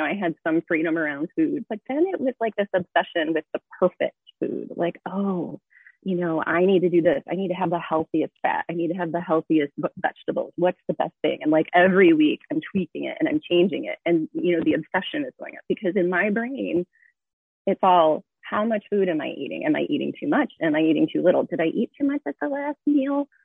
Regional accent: Michigan, United States; born there; now in Delaware, United States; So I'm 43. I was born in Michigan. Now I live in Delaware, moved all over with my husband.

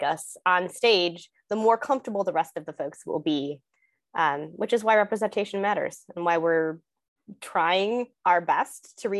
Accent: Midwest, United States; Growing up in the Midwest is a very siloed, protected way to grow up, especially if you're not living in a large city.

